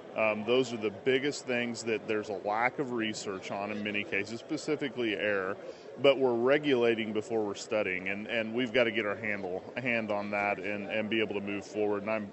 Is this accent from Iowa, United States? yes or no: no; Kansas, United States; now in Colorado, United States; Actually, I'm originally from Kansas. I've been in Colorado for about 11 years, and it is a great state and great people.